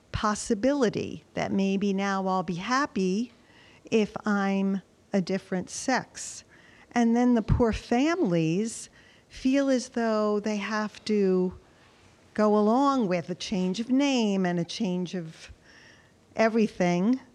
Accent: Jamestown, Rhode Island, United States; I'm from Jamestown, Rhode Island.

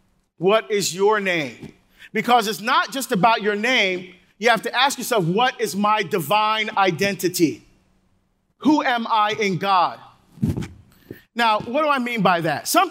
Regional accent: Barbados; born there; I was born in Barbados. I love my Caribbean heritage. I love our food. I love our culture. I love our music. I still speak our dialect.

